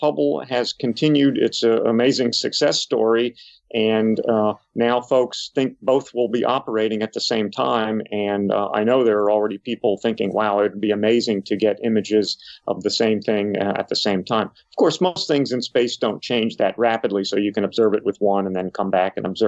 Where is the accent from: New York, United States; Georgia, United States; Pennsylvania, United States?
Pennsylvania, United States; Camp Hill; I grew up in Camp Hill.